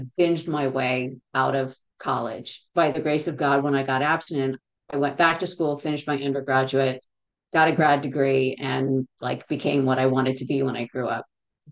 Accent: Texas, United States; And I was living in Houston, Texas at the time. I grew up in Texas.

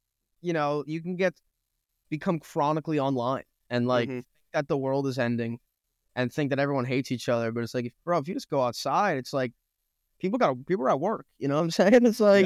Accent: New Jersey, United States; I'm from New Jersey.

